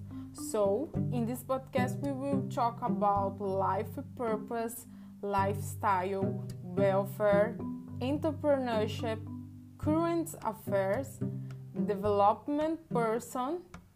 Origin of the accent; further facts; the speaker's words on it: Brazil; English is a second language; I'm from Brazil, I'm 27 years old